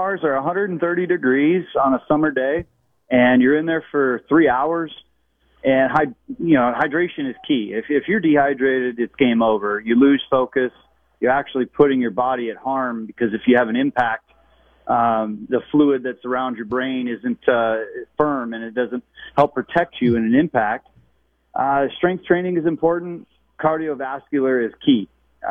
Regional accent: Las Vegas, Nevada, United States; And I grew up in Vegas as a WGN baby.

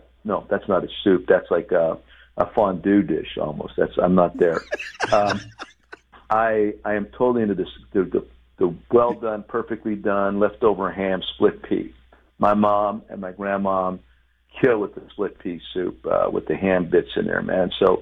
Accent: Pennsylvania, United States; I'm from Eastern Pennsylvania, Northeastern, but the commonality was incredible.

